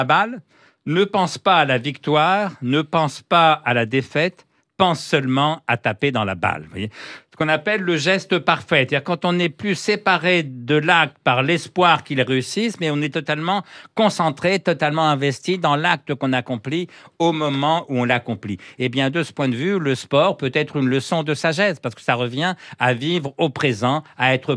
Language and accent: French; northern France, France; je suis de la France du Nord et qu'il y a peu de rugby dans la France du Nord.